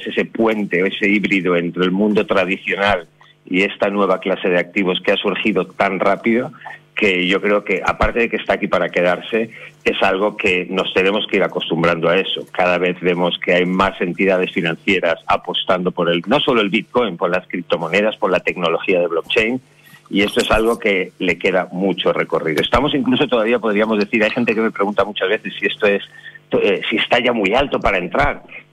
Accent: Spain; now in Isle of Man; Estoy ahora mismo en la isla de Man, una pequeña isla que está entre Inglaterra e Irlanda, aunque soy español

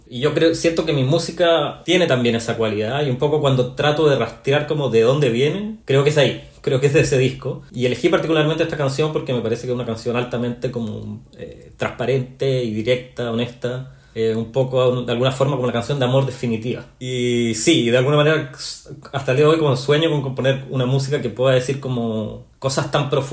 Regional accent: Chile; now in England, United Kingdom; uno siendo chileno, como qué significa ser compositor de música clásica, ¿no?

